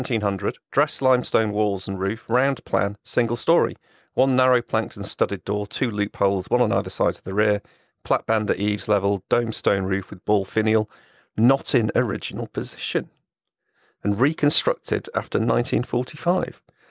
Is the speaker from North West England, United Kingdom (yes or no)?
yes; Liverpool, North West England, United Kingdom; because I come from the Liverpool area, the one that I remembered when I was growing up was the one that's in Everton.